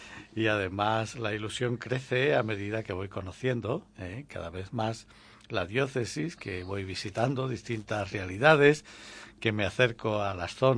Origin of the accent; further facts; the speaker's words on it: Badajoz, Extremadura, Spain; los pacenses, de donde yo soy originario